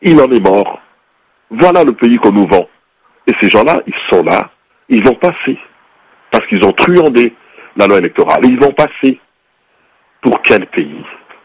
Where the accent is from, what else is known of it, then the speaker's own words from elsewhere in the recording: DR Congo; now in France; Je suis français, certes, mais je reste Congolais dans l'âme.